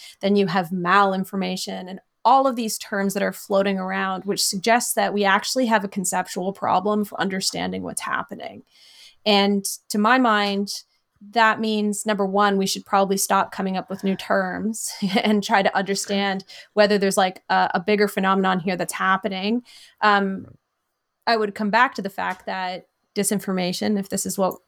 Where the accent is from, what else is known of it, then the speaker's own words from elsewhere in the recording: Canada; again, I'm Canadian, but I work mostly in the US, or at least for a US institution.